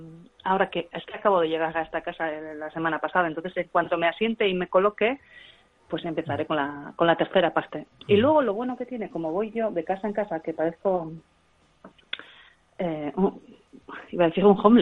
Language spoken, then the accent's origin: Spanish; Zumaya, Basque Country, Spain; also born or lived in San Sebastián / London; crecí en San Sebastián, o sea, nací allí, pero bueno, es que no viví casi allí, yo he vivido siempre en Zumaya, y me siento muy de Zumaya.